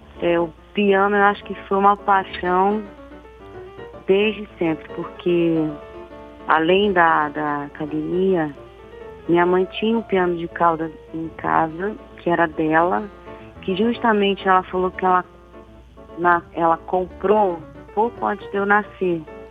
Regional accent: Nova Iguaçu, Rio de Janeiro, Brazil; eu fui criada no subúrbio, em Nova Iguaçu. Me considero de lá porque eu nasci na Lapa, mas só fui para a Lapa para nascer e voltei para Nova Iguaçu. Então eu fui criada lá

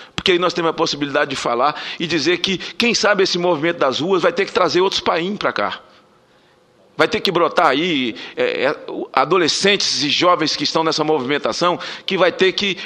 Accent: Northeast Region, Brazil; Sou nordestino, fui adotivo, sou negro, filho de uma negra, sou evangélico

